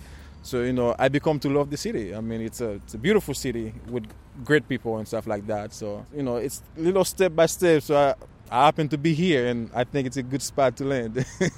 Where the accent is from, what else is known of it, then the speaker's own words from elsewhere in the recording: Haiti; now in United States; Growing up in Haiti, that's the survival mode.